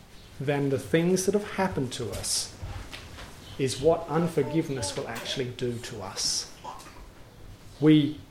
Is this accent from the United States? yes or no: no; South Australia, Australia; I grew up in South Australia, you know.